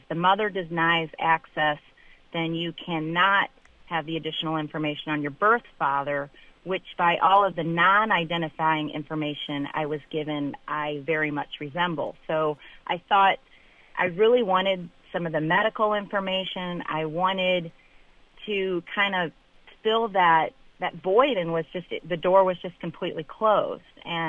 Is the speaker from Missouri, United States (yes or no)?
yes; Kansas City, Missouri, United States; born there; I was born in 1967 in Kansas City, Missouri, and so I will have my 40th birthday in a couple of weeks.